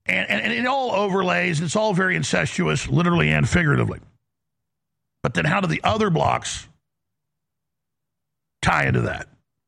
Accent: Bible Belt, United States; I grew up in the Bible Belt.

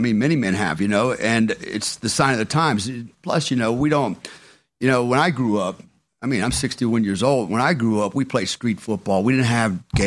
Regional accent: Germany; now in United States; And not only that, I grew up in Germany, and it was very safe, you know.

